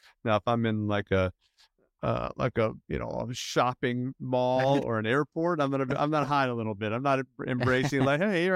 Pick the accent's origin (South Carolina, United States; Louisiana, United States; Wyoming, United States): Louisiana, United States; New Orleans; she's from Nashville, I'm from New Orleans, and we thought about going down south.